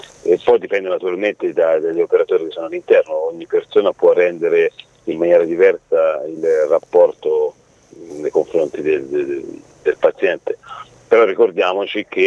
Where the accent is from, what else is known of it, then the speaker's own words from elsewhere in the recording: Tuscany, Italy; Io sono toscano